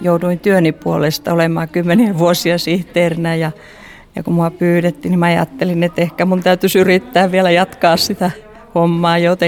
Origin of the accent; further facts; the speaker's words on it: Luumäki, South Karelia, Finland; kun mä olen Luumäeltä kotoisin ja siellä oli herätystä 60-luvun alussa